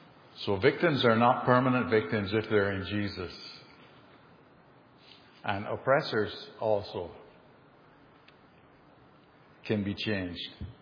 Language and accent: English; Barbados; I grew up under a British colonial system. I grew up in Barbados under the British system.